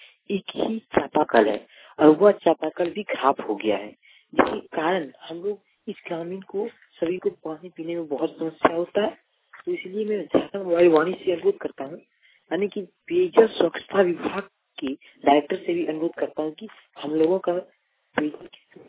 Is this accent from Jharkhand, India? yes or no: yes; Deoghar, Jharkhand, India; मैं मेरा थाना जिला देवघर का निवासी हूँ